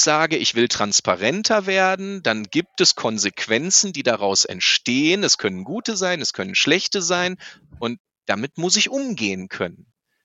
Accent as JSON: {"language": "German", "region": "North Rhine-Westphalia", "country": "Germany", "said": "ich komme ja aus dem Ruhrgebiet, hier gibt es ziemlich viele von Kalles."}